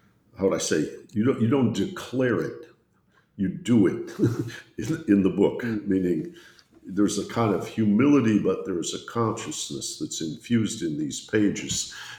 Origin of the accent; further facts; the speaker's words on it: Detroit, Michigan, United States; I grew up in Detroit, Michigan, so I'm always prone to citing